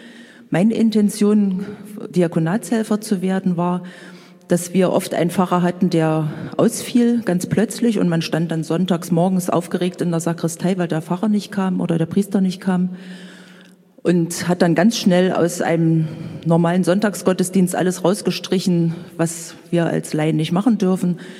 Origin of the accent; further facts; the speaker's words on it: Erfurt, Thuringia, Germany; Ich komme hier aus Erfurt, aus der St. Josef-Gemeinde. Wir sind eine Gemeinde ohne Pfarrer.